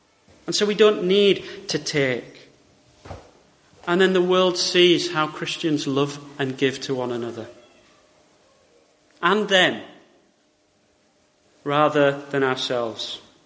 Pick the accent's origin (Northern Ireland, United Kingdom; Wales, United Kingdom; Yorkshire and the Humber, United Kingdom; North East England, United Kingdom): Yorkshire and the Humber, United Kingdom; And then, as a Yorkshireman, I don't like doing this one.